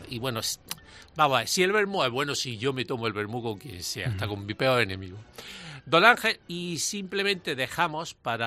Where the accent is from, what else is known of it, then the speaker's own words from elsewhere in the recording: Jaén, Andalusia, Spain; Que usted y yo somos de Jaén y no consumimos palomitas.